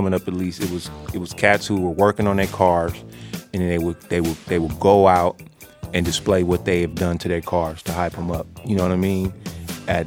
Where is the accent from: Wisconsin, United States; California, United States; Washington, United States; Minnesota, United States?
California, United States; Oakland; Always, right in front of my house.